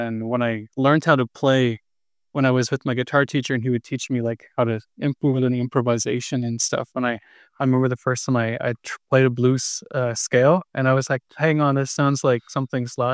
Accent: Altona, Manitoba, Canada; So I grew up in Altona. That's just like an hour-ish south of the city.

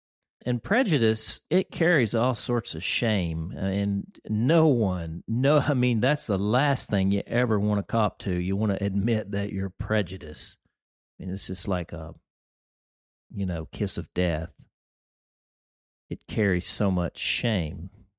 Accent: Deep South, United States; You know, I grew up in the Deep South, and I grew up in a family that was decidedly, like, not prejudiced.

